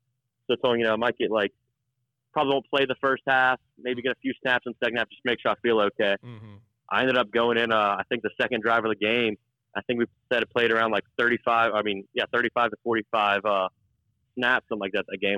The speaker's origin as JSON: {"language": "English", "town": "Baton Rouge", "region": "Louisiana", "country": "United States", "tie": "born or raised there", "said": "You know, that's been a dream growing up in Baton Rouge and everything."}